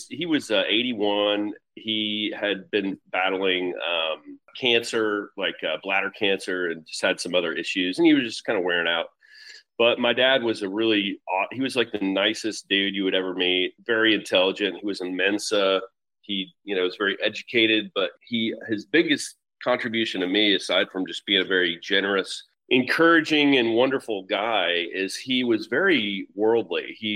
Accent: Memphis, Tennessee, United States; But anyway, we grew up in Memphis with not a lot of money. My dad was very thrifty, very frugal, and we saved, credit to him, we saved our money for experiences, not things.

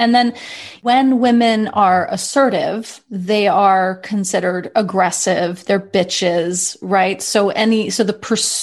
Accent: New York City, New York, United States; I grew up in New York City where the idea, the myth of wealth, like the most wealthy person in New York City when I was growing up was Donald Trump.

